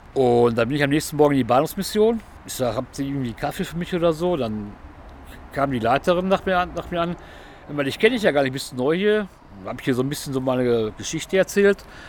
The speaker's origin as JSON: {"language": "German", "region": "North Rhine-Westphalia", "country": "Germany", "said": "Ich sag so, NRW, kleine Stadt."}